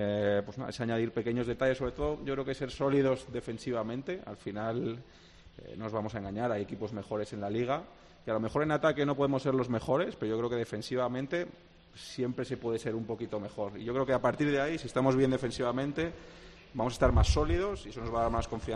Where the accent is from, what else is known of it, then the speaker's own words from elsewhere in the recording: Pozuelo, Community of Madrid, Spain; now in Salamanca, Spain; aquí estoy en Salamanca, que estoy a 2 horas de mi familia, de Pozuelo, que es de donde yo soy de toda la vida.